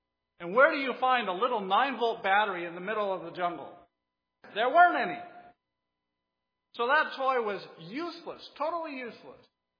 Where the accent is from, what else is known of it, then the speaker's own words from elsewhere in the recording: DR Congo; I grew up in the Congo. It was Zaire back then, and we lived very remote.